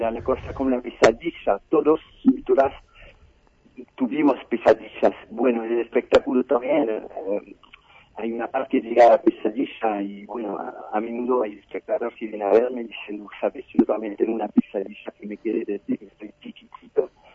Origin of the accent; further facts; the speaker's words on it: France; Spanish is a second language; now in El Bolsón, Argentina; quizás soy un poco más argentino que francés ahora. Ajá. Hace 20 años que vivo en el Bolsón.